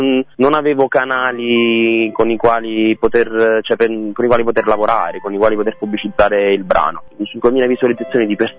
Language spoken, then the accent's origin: Italian; Rutino, Campania, Italy; io ci tengo a dire che sono cilentano